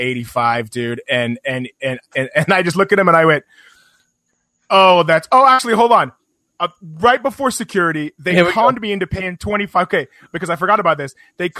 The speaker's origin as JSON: {"language": "English", "town": "Boise", "region": "Idaho", "country": "United States", "tie": "born there", "said": "I was actually born in Boise, Idaho, much to the chagrin of a lot of my friends"}